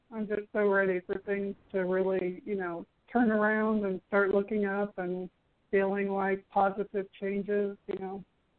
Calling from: Florida, United States; from Florida.

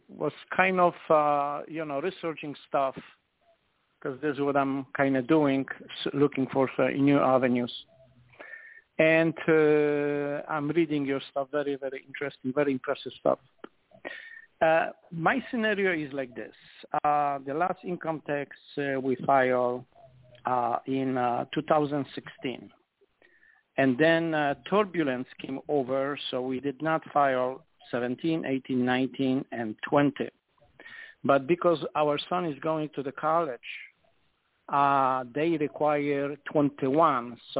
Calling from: Illinois, United States; I'm calling from Illinois.

